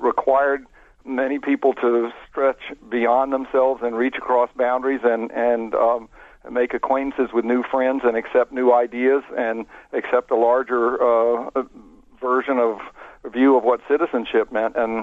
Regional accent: Atlanta, Georgia, United States; my mother's from Birmingham, and I grew up in Atlanta, so I was well aware of the competition between the two cities

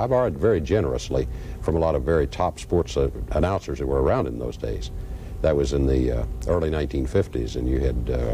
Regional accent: Kentucky, United States; I was teaching school in Harlan County, which is my hometown.

